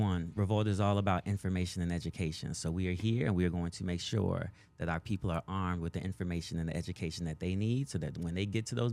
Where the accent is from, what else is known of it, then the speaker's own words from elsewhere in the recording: Denver, Colorado, United States; also born or lived in Boulder; Let me say, I was born in Boulder, but I grew up in Denver.